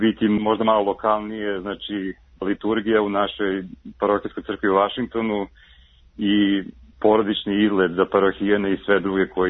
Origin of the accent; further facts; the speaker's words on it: Belgrade, Serbia; moved away; also born or lived in Moscow; ali sam Srbin, odrastao u Beogradu, rođen sam u Moskvi i kao dečak u Beogradu